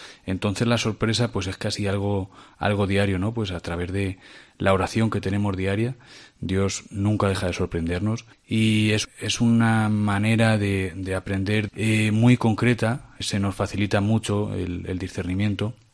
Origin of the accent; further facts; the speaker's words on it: Cuenca, Castilla-La Mancha, Spain; now in Asturias, Spain; yo en mi caso tengo 30 años y, bueno, pues al seminario de Oviedo llegué porque, bueno, yo soy de de Cuenca, de Castilla-La Mancha. Pero bueno, por motivos de trabajo terminé viniendo aquí a Asturias.